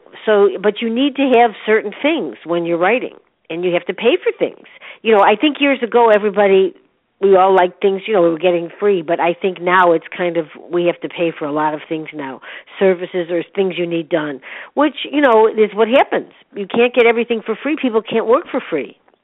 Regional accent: Chicago, Illinois, United States; I'm from Chicago, so it is different.

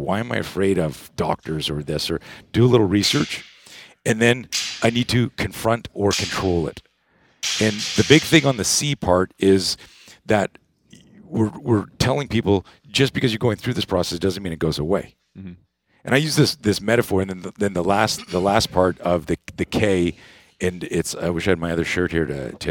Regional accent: Canada; I grew up in Canada, and you're either a skier or a skater. And I grew up on skis

